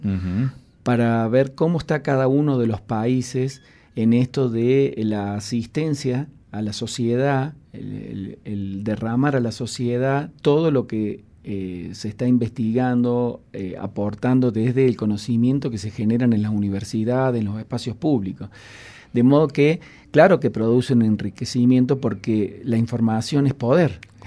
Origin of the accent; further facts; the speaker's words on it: Ecuador; Es decir, yo como ecuatoriano.